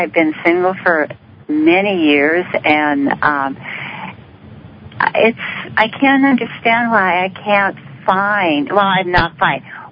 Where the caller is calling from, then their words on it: Wisconsin, United States; Wisconsin.